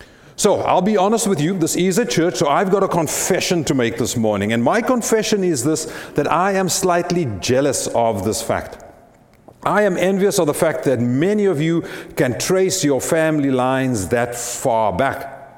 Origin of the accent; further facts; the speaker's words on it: South Africa; I tell you that I am a South African of mixed race origin